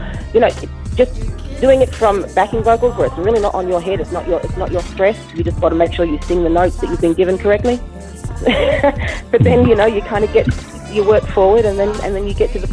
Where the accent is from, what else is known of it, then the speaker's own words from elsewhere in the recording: Australia; I think growing up in Australia, I had a great kind of dictionary of music, but also having a mother who had an American connection